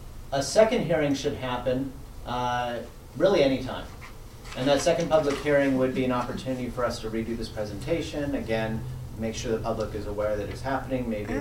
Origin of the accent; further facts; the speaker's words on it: Glendale, California, United States; Like where I grew up in Glendale, we know our area is Spar Heights.